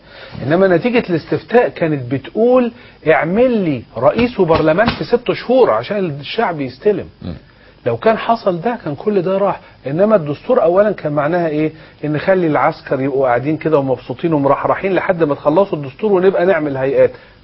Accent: Egypt; أنا مواطن مصري وغير أمريكي

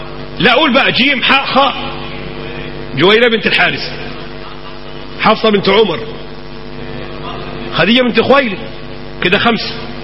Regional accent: Cairo, Cairo Governorate, Egypt; عندنا في القاهرة في العتبة شارع محمد ذيك الألفي

